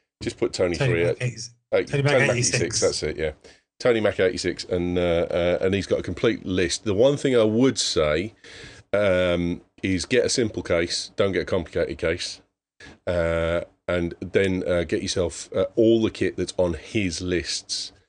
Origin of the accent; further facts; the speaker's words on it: Dumfries, Scotland, United Kingdom; in Dumfries. I grew up in Dumfries. Truckway Road.